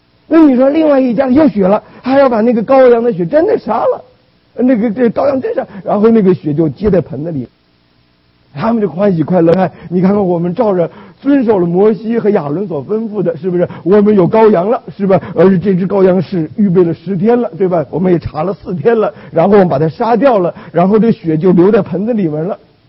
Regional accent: China; 因为我们从大陆来的，对吧？

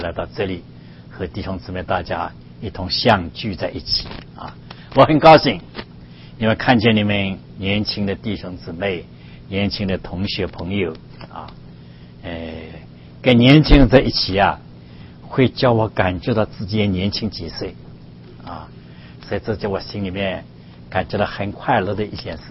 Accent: Zhejiang, China; also born or lived in Shanghai / Taiwan / Canada; now in United States; 我是浙江人，从浙江上海到台湾，到加拿大，到美国。

